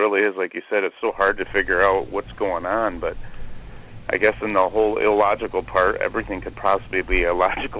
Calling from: Grand Rapids, Michigan, United States; Hey, this is … from Grand Rapids, Michigan.

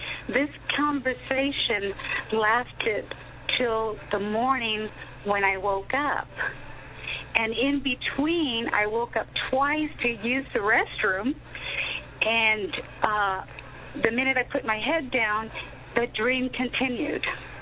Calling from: Arizona, United States; I'm from Arizona.

